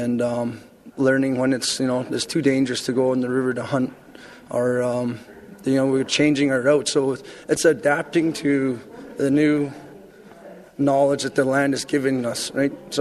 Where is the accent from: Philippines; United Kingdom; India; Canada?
Canada; Old Crow, Yukon; I'm from Old Crow, Yukon. I'm part of the Montaukchin First Nation.